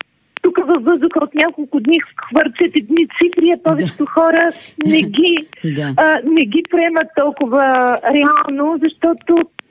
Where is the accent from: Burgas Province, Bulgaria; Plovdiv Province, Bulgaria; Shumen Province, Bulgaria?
Burgas Province, Bulgaria; съм от Бургаски регион, където туризъм е сакрална дума.